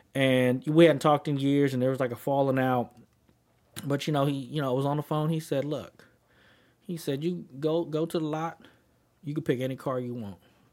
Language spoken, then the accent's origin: English; Oakland, California, United States; I grew up in East Oakland, and I'm not gonna name no names